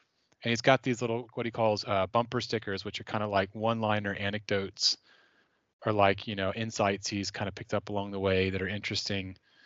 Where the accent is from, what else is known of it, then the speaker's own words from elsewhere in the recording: Austin, Texas, United States; he's from Austin, Texas. That's my hometown.